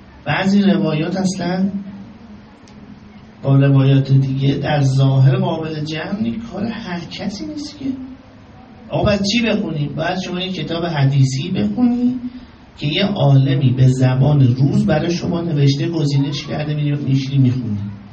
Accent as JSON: {"language": "Persian", "town": "Amol", "region": "Mazandaran", "country": "Iran", "said": "من ترکم آملی هستم،"}